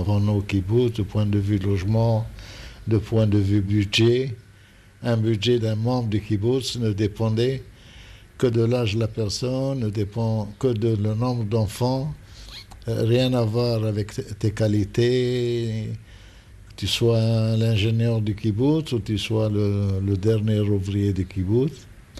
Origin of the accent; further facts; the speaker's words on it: Israel; j'ai été recruté par des gens qu'on appelle chez nous en Israël la crème de la crème d'Israël.